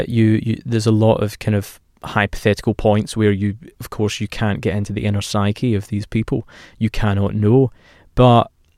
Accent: Scotland, United Kingdom; I grew up in Scotland

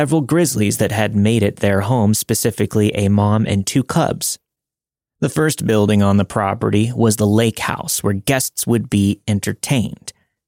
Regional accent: California, United States; moved away; Anyways, in 2016, I left my hometown in California to work on a ranch in Montana.

